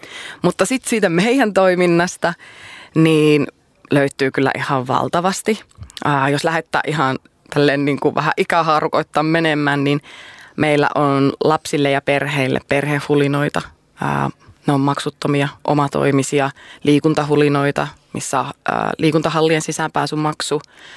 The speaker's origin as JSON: {"language": "Finnish", "region": "North Karelia", "country": "Finland", "accent": "North Karelian", "said": "niin kuin minun puheesta kuuluu murre, niin minunkin pitää aina miettiä, milloin minä sitä voin puhua, että milloin pitää ohjeita ikään kuin selkeyttää tilanteissa, missä vaikka suomen kieli ei ole vielä ihan niin kovalla tasolla, että ymmärtäisi niin mahtavaa hyvin Pohjois-Karjalan murretta"}